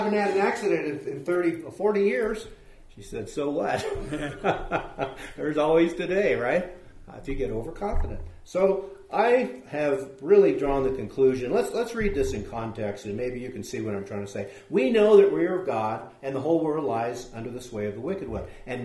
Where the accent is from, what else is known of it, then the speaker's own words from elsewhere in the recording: West Coast, United States; Growing up on the West Coast, there are some things about marriage and divorce that are way out there